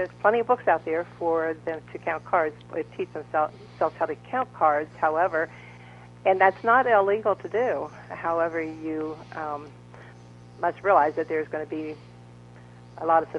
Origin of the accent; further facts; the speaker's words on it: Cincinnati, Ohio, United States; I'm originally from Cincinnati, Ohio.